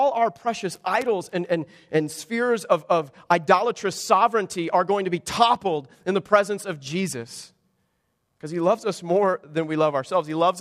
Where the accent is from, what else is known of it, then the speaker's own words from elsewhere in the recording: Kansas, United States; So I mentioned I'm from Kansas, otherwise known as Tornado Alley.